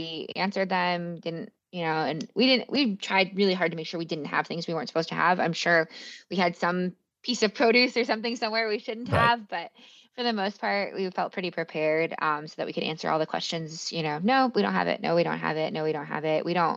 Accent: Midwest, United States; So we're from the Midwest, but we haven't spent enough time in kind of the northern Midwest.

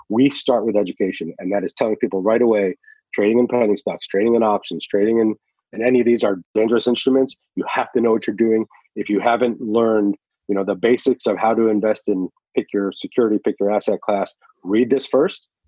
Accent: New Mexico, United States; I'm from New Mexico, so I didn't really know what was happening in the New York finance scene.

